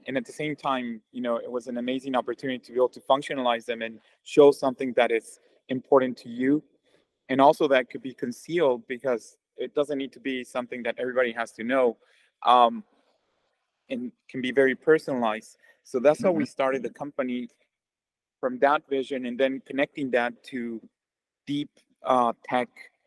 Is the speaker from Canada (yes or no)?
no; Mexico; moved away as an adult; So, I'm originally from Mexico, where I did my undergrad.